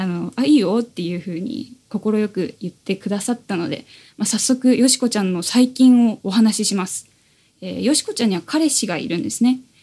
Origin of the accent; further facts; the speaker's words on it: Oita, Japan; 方言とか、私大分県出身というふうにですね、第1回目でお話をしたんですけれども